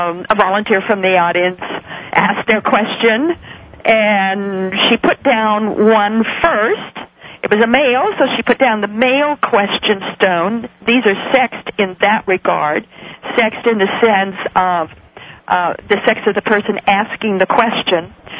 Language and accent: English; Boise, Idaho, United States; I'm from Boise, Idaho